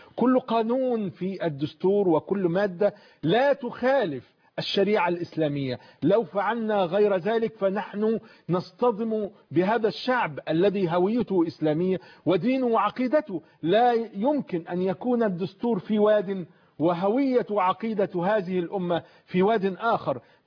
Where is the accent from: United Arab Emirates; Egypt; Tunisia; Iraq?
Egypt; احنا دلوقتي يجب علينا كمصريين